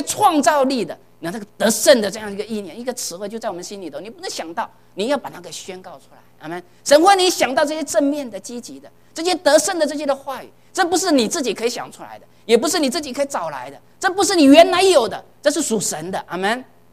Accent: China; 我们中国人热闹惯了，对不对？

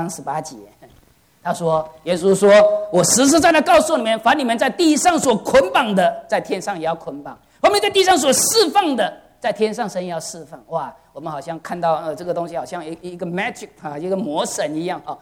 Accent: China; 我就觉得我们中国人这个观念，我们就越亲的人越要叫他死。

